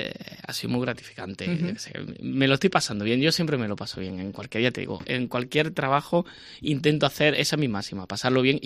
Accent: Granada, Andalusia, Spain; como cuando voy a Granada, que es mi tierra natal

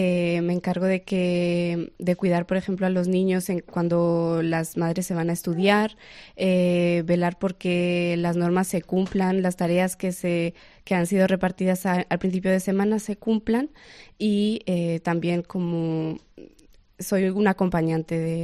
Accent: Cali, Valle del Cauca, Colombia; Yo soy de Colombia.

